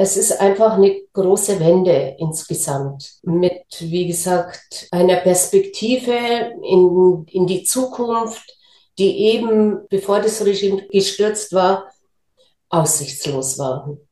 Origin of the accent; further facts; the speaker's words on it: Aleppo, Aleppo Governorate, Syria; born there; German is a second language; Insbesondere als dann meine Geburtsstadt Aleppo betroffen war von den Aufständen